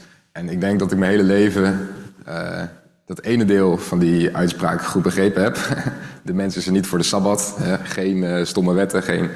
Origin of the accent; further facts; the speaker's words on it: Apeldoorn, Gelderland, Netherlands; het lokaal van de vergadering in Apeldoorn. Waar ik opgegroeid ben.